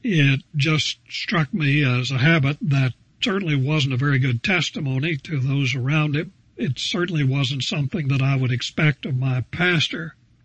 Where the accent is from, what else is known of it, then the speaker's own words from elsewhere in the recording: Denver, Colorado, United States; Though I was from Denver and had seen a lot of this, I couldn't help but wonder, now what's this guy all about?